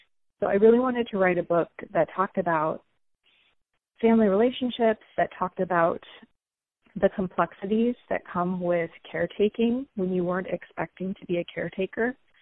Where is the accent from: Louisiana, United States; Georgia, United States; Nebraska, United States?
Nebraska, United States; now in Boone, United States; I live in Boone now. Yep, I'm originally from Nebraska.